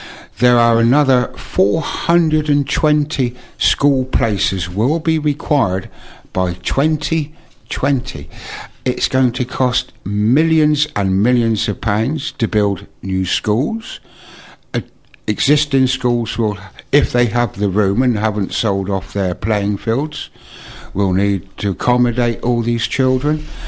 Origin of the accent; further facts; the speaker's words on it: Poole, South West England, United Kingdom; born there; I was born in Poole, 1949.